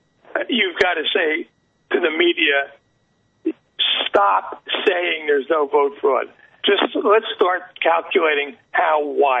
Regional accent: Newark, New Jersey, United States; I'm from Newark, New Jersey, which may be the most corrupt city in America.

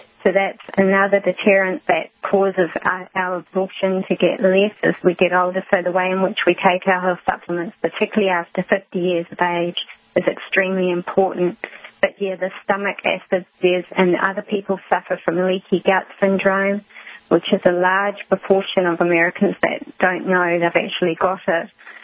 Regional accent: New Zealand; I'm from New Zealand originally

